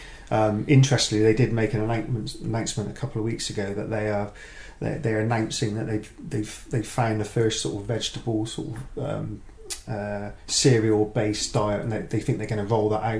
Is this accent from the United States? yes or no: no; Bristol, South West England, United Kingdom; So I was quite fortunate growing up in Bristol.